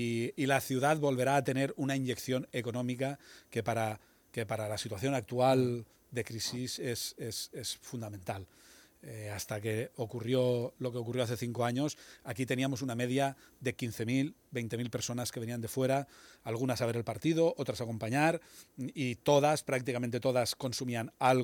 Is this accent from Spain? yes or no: yes; Elche, Valencian Community, Spain; para mí como para todos los ilicitanos y ilicitanas, es una alegría enorme